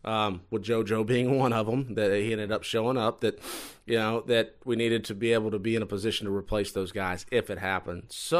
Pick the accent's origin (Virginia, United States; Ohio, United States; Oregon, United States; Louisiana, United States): Louisiana, United States; I knew the history. I'm from Louisiana.